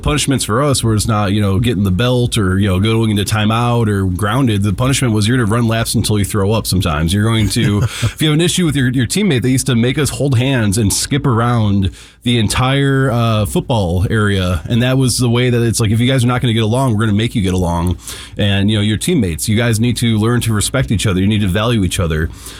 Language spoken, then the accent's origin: English; Joliet, Illinois, United States; I've been shot at twice growing up in Joliet, Illinois. I grew up in an area that was ripe for gang violence, ripe for drug activity.